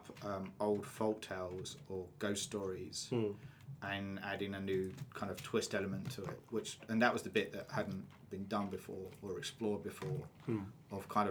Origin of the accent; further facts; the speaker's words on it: England, United Kingdom; But I'm English.